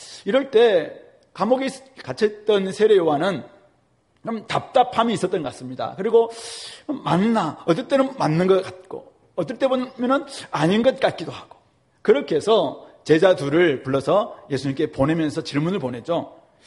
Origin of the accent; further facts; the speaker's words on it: Yeosu, South Jeolla, South Korea; 제가 근데 저 여수 고향 가다가